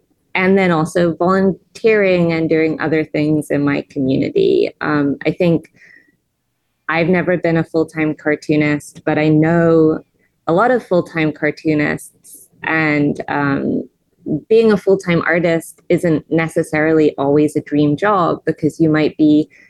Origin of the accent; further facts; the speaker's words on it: England, United Kingdom; now in United States; I grew up in England, where we had some of those things, not to the degree that we should have. And I've lived in a lot of different places in the United States.